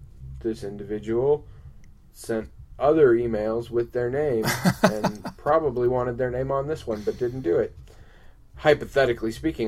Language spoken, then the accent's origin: English; United States; I've always been fond of hot dogs as much as any kid growing up in America.